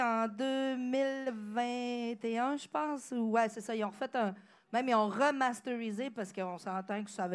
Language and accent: French; Chicoutimi, Quebec, Canada; Moi, je les écoutais, je viens de Chicoutimi.